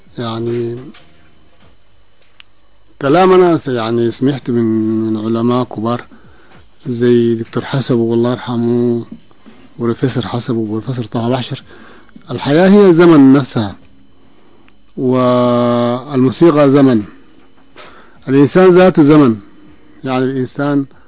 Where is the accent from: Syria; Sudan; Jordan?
Sudan; Khartoum North, Khartoum; born there; هو من مواليد مدينة الخرطوم بحري